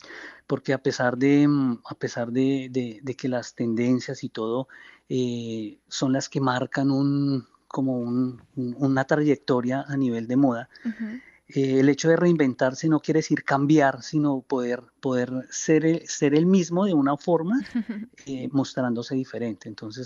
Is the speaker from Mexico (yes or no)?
no; Boyacá, Colombia; yo soy boyacense, ¿no? Entonces tengo como una herencia un poco, digamos, campesina